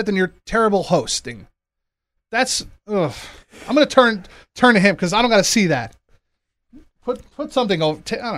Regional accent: Hoboken, New Jersey, United States; also born or lived in Cliffside Park; I did, you know, I lived in Hoboken. That's where I was raised when I came over here.

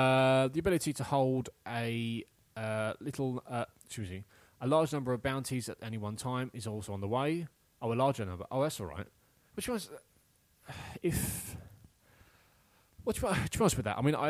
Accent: England, United Kingdom; I just never bother with it anyway because I'm English.

